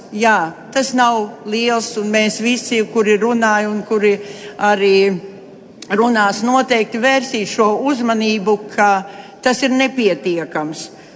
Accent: Latgale, Latvia; Tā kā es nāku no Latgales, ikdienā es saskatu tās problēmas

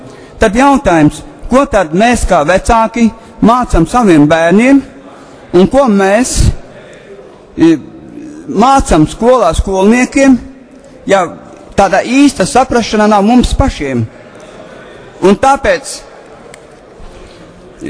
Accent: Viļaka, Latgale, Latvia; born there; es esmu dzimis, likvidētā Abrenes apriņķa bijušajā, palikušajā teritorijā Viļekas apriņķī.

